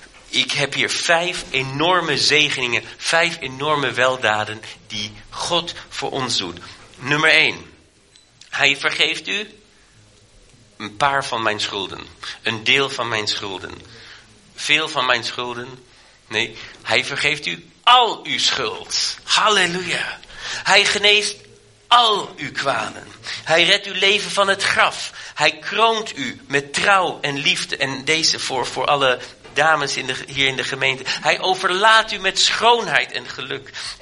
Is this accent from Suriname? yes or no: no; Germany; Ik ben in Duitsland opgegroeid en dan zeg, goede tieren, dat klinkt heel raar voor mij.